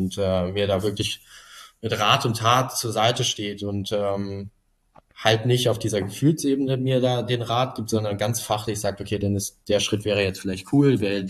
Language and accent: German; Cologne, North Rhine-Westphalia, Germany; ich komme ja aus Köln, war Düsseldorf erreichbarer. Und ich war noch nicht bereit, irgendwie wegzuziehen.